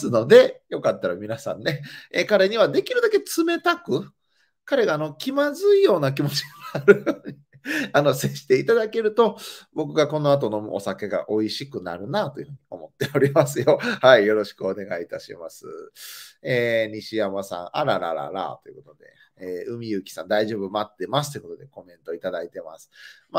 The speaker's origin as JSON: {"language": "Japanese", "town": "Tenri", "region": "Nara", "country": "Japan", "tie": "born or raised there", "said": "来週1週間、僕ちょっと地元奈良県の方に帰省をするんです。まあ、これなんか地元でも帰ろうかしらと思ってね、主体的に帰省するというよりかは、この一週間ポツポツと地元天理とか、奈良の方で仕事があるので、"}